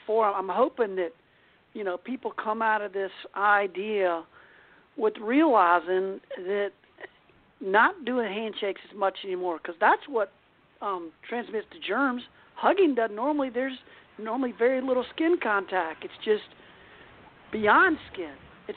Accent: the South, United States; It was just kind of the way the culture was growing up in the South. And I moved to San Francisco, too, for a while.

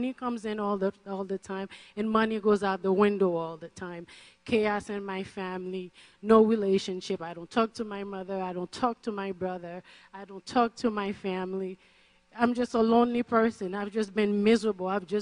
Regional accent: Boston, Massachusetts, United States; I'm from Boston, Massachusetts.

